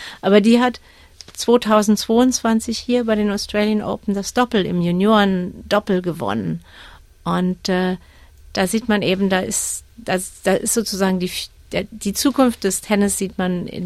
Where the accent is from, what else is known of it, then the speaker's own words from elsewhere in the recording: Saarland, Germany; born there; moved away; Ich bin im Saarland geboren, an der Grenze zu Frankreich und Luxemburg und bin immer eine, ich sag mal, wie so eine Lokalpatriotin geblieben